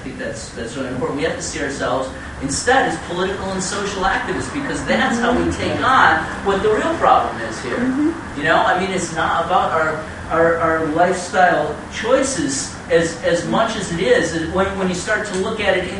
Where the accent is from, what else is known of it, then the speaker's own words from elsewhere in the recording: Chicago, Illinois, United States; from Chicago.